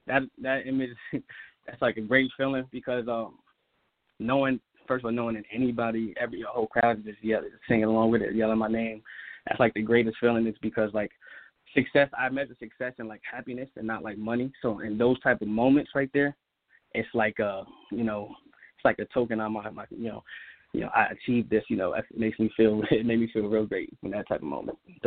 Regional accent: New York, United States; Growing up in New York, I had a lot of influence. You know, back in them days, you know, you had a lot of artists coming out of New York.

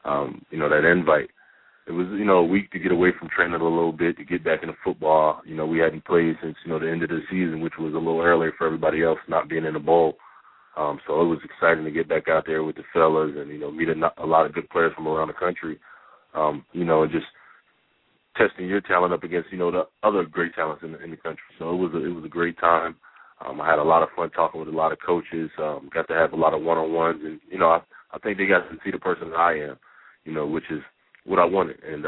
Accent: New Jersey, United States; You know, I'm from Jersey, so everybody is, you know, basketball player. Basketball is huge here.

